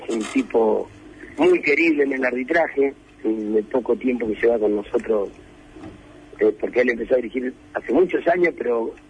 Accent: Argentina; Yo soy argentino

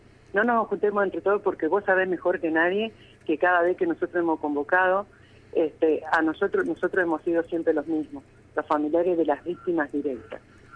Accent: Santa Fe, Argentina; yo te digo, soy de Santa Rosa de Lima.

